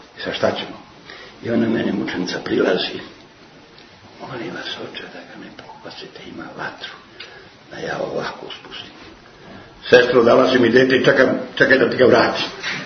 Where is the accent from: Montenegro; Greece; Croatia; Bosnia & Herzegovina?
Greece; Serbian is a second language; I jadni Rusi kad dođe da traži blagoslov ja ovako kao Grk, on stane, neće. On čeka da ga ja blagoslovim. A mi Grci samo dajemo ruke.